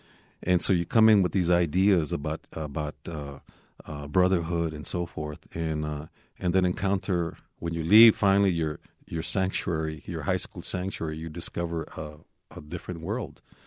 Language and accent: English; Texas, United States; I grew up in the Edgewood School District, which was one of the poorest in the state, and set the basis for the lawsuit, the Robin Hood lawsuit that I think is still discussed in Texas.